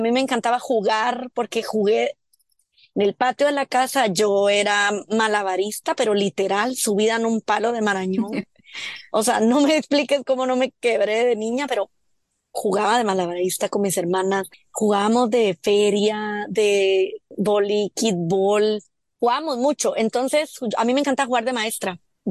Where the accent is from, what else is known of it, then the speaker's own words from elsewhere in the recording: El Progreso, Jutiapa, Guatemala; del Progreso Jutiapa, que ese es el pueblo de donde yo nací. O sea, yo no digo que no soy de Jutiapa, yo digo que soy del Progreso, pero es del Progreso Jutiapa, porque yo ahí crecí, en el barrio y así, en el barrio La Lomita